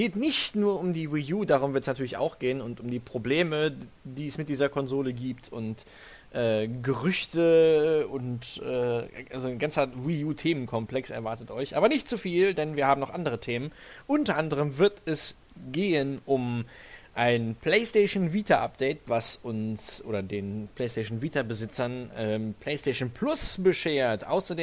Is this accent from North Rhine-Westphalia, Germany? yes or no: yes; Iserlohn, North Rhine-Westphalia, Germany; Ich komme aus Iserlohn